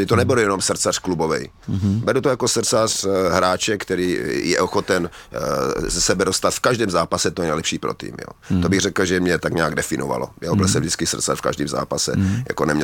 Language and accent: Czech; Kroměříž, Zlín Region, Czechia; já pocházím z Kroměříže